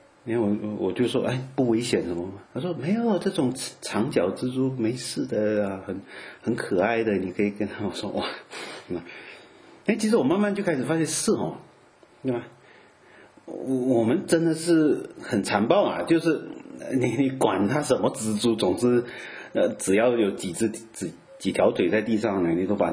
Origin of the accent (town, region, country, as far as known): Malaysia